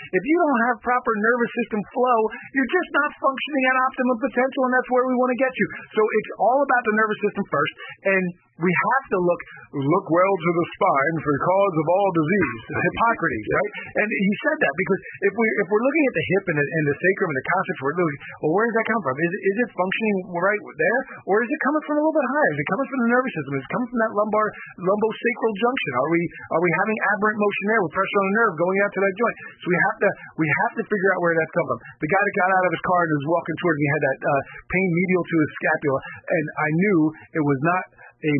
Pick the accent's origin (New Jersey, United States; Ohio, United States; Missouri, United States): New Jersey, United States; We swam a lot. Every summer.